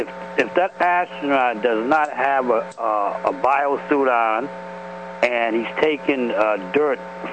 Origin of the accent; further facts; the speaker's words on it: Connecticut, United States; from Connecticut.